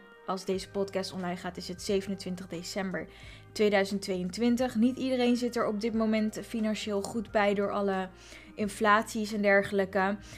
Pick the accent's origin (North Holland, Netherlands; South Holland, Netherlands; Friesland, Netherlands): South Holland, Netherlands; Voorburg; geboren op 7 augustus 1988, geboren en getogen in Voorburg.